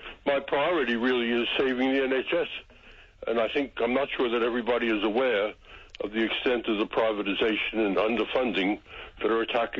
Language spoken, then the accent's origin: English; United States; now in United Kingdom; I come from the United States and I can't tell you what Americans think when they realize that there's this marvelous service that they don't have to pay for